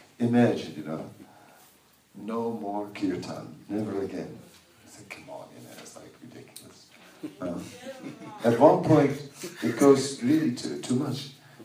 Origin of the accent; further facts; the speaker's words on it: Netherlands; I'm from Holland, you know, I don't speak your language.